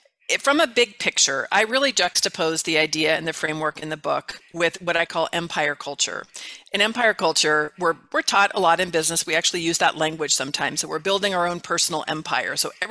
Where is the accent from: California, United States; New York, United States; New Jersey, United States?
California, United States; now in Arizona, United States; I'm from California originally.